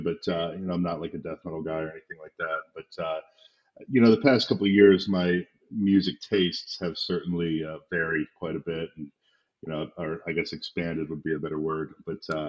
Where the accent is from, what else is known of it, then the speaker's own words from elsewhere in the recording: Worcester, Ohio, United States; We're based in Independence, it's a suburb, but no, I'm from a small town called Worcester.